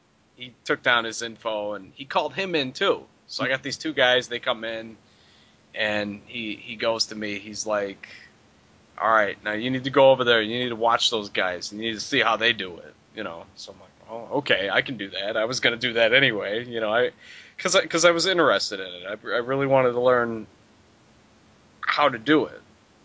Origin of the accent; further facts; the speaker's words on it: Crete, Illinois, United States; I was born in the South Suburbs. I am originally from Creed, Illinois, which is a South Suburb. It's roughly 35 miles south of Chicago.